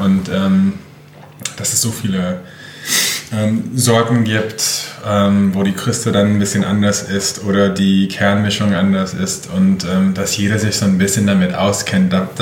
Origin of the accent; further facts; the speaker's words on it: Michigan, United States; German is a second language; now in Germany; Also ich bin in Michigan, in der Nähe von Detroit aufgewachsen. Und dort ist es so ländlich.